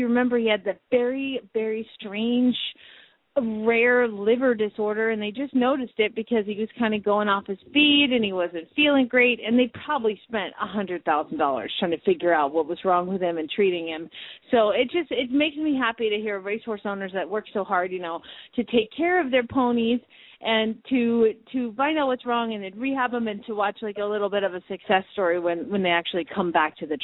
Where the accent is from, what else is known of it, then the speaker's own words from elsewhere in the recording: Atlanta, Georgia, United States; Well, the name of the band is … I grew up in Atlanta, Georgia with those guys